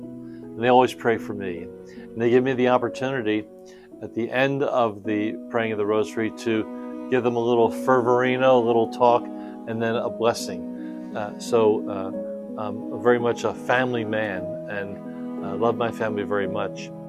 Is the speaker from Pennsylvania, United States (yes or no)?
yes; Philadelphia, Pennsylvania, United States; I was actually born and raised in Philadelphia. That's my hometown. I'm one of nine children.